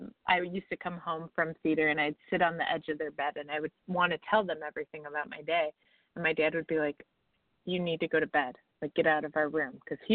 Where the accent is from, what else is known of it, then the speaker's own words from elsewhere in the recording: Byron, Illinois, United States; So I grew up in Byron, Illinois. It's near Rockford. It's a town of about 2,000 people.